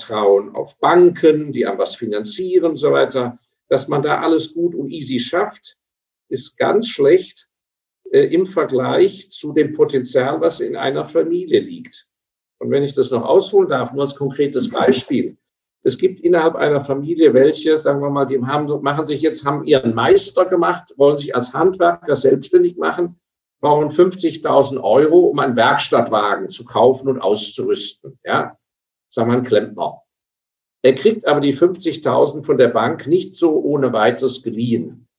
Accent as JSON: {"language": "German", "region": "Grand Est", "country": "France", "said": "also ich habe ja auch alemannische Wurzeln ja, als Elsässer"}